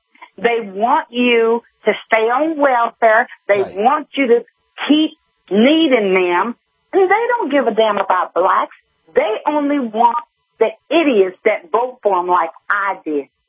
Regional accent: Texas, United States; I am, and I am of color. I mean, born and raised in Texas.

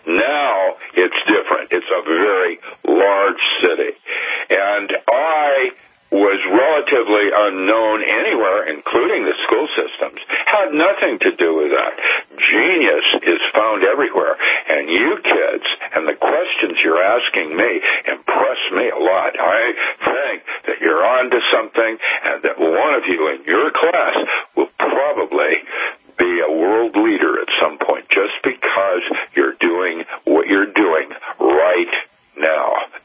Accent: Seattle, Washington, United States; I grew up in Seattle. It was a large city, and really wasn't at the time I was a boy.

